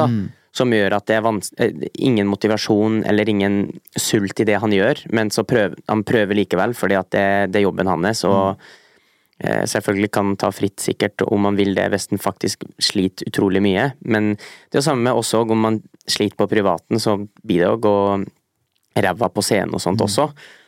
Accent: Trofors, Nordland, Norway; den plassen vi kommer fra Trofors, litt sør for Mosjøen, for de som lurer på.

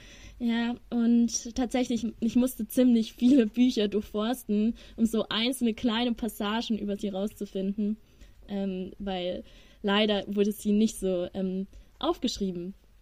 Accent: Ingolstadt, Bavaria, Germany; now in Regensburg, Germany; Ja, also ich komme aus Ingolstadt tatsächlich, aber ich befinde mich gerade in Regensburg in der WG

